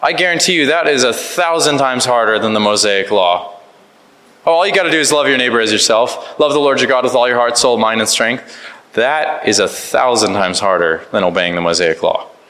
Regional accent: United States; You can forgive me. I'm American. So we're like, here it is.

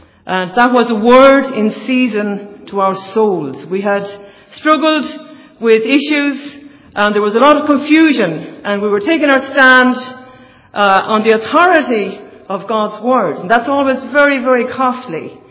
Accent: west of Ireland, Ireland; the west of Ireland, and never knew anything of the need to be converted as a young person growing up.

